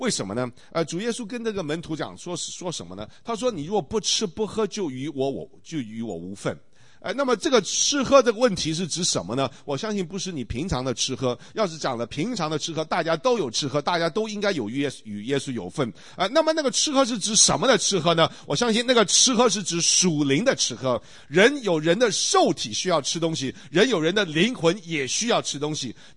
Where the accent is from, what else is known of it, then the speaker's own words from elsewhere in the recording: Taiwan; 我是从台湾来的这个外省人，那么这个我父亲是东北啊，我母亲是外蒙古